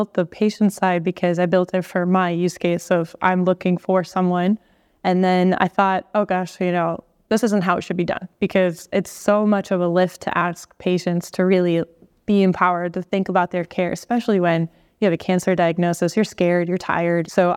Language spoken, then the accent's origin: English; Boston, Massachusetts, United States; So I'm originally from Boston.